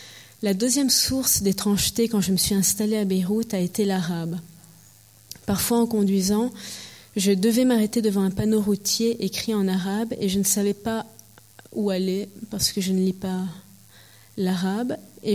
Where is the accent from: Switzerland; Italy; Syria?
Italy; Rome, Lazio; also born or lived in Paris; Donc je suis née, je le répète pour la millième fois, pardon, mais donc je suis née à Paris, j'ai grandi à Rome et je suis libanaise.